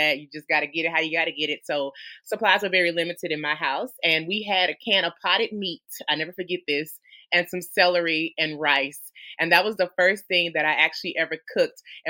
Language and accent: English; Alabama, United States; well, growing up in Alabama, I come from an old school family.